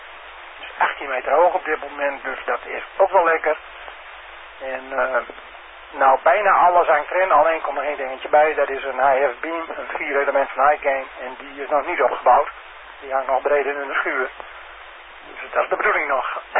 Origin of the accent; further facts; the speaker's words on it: Vledderveen, Groningen, Netherlands; En ik kom uit het Groningse Vledderveen.